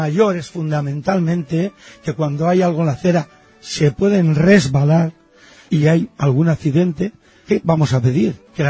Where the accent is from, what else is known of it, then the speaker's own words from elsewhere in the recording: Valencia, Valencian Community, Spain; Yo soy valenciano, nacido en la calle Sagunto, en la calle San Guillem